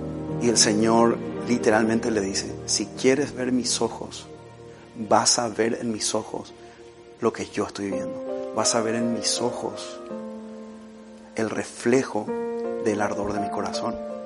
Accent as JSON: {"language": "Spanish", "country": "Paraguay", "tie": "born there", "said": "yo nací en Paraguay, pero este corazón es mexicano, no es una broma."}